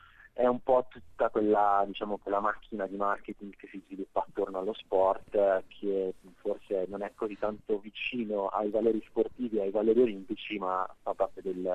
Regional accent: Milan, Lombardy, Italy; Diciamo che da milanese, da italiano

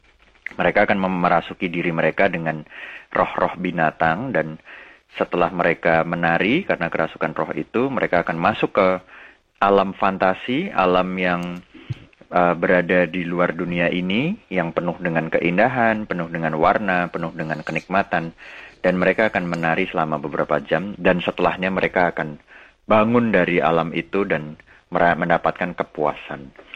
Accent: Yogyakarta, Special Region of Yogyakarta, Indonesia; saya tumbuh di Jogja gitu ya, saya tumbuh besar di Jogja

